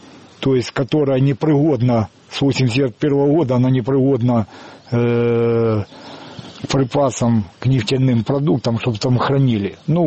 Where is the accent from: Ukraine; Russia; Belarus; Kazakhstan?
Ukraine; Моя родина Украина, я с Украины.